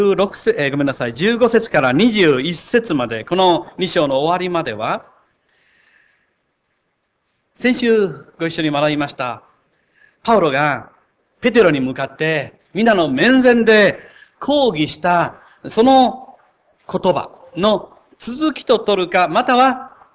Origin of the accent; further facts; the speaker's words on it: Kochi, Japan; 大体私の田舎、土佐の高知の、ずっと、アスリ岬の近く、中野浜っていうところにいたんですけども